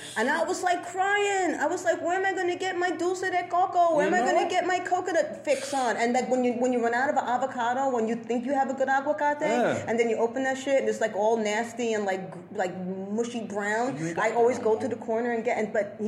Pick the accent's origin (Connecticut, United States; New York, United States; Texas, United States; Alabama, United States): New York, United States; Bronx; At least I grew up in the Bronx, so at least I still got that.